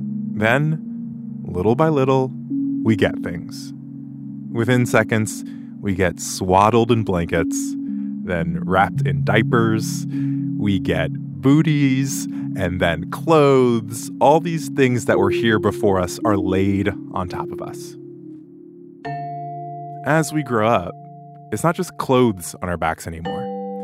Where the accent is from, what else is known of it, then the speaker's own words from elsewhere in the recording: Tennessee, United States; She and I aren't from the same place. I'm from Tennessee. She's from the Midwest.